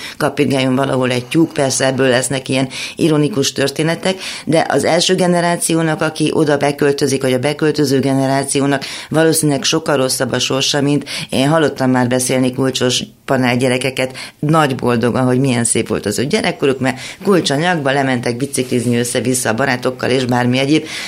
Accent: Transylvania, Romania; Én erdélyi vagyok

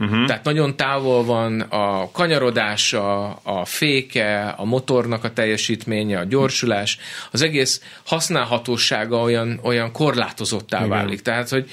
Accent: Budaörs, Pest, Hungary; A Budaörsön nőttem föl.

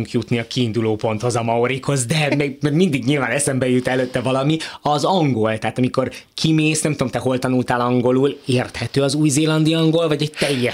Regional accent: Szeged, Csongrád-Csanád, Hungary; Én Szegedről jövök egyébként.

